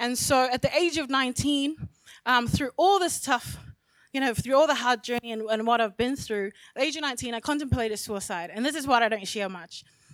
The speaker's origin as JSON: {"language": "English", "country": "New Zealand", "tie": "born or raised there", "also_born_or_lived": "Samoa", "second_language": "English", "said": "And this girl migrated to New Zealand from Samoa. I was born in Samoa, migrated to New Zealand with little to no English. Let's be honest, no English. And so did most of my schoolings in New Zealand."}